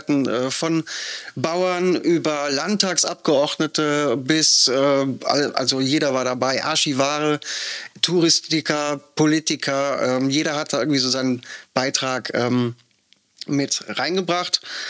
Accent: Rhineland-Palatinate, Germany; aus meiner Heimat, ich bin aus dem Ahrtal

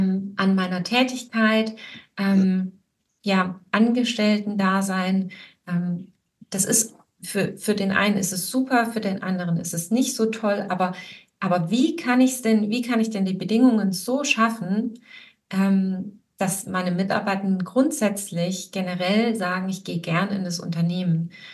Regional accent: Baden-Württemberg, Germany; ich bin auch hier in Baden-Württemberg groß geworden

